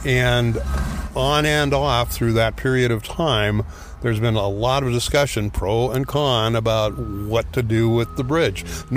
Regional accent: Manson, United States; And people in Manson, I'm from Manson, are coming up to me

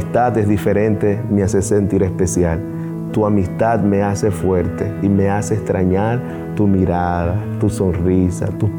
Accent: Dominican Republic; Vengo desde Dominicana

